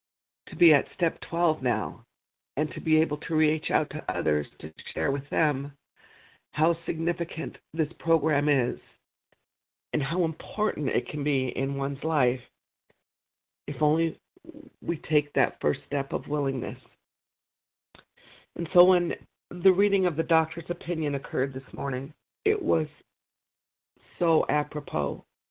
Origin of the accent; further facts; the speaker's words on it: Wyoming, United States; I'm from Wyoming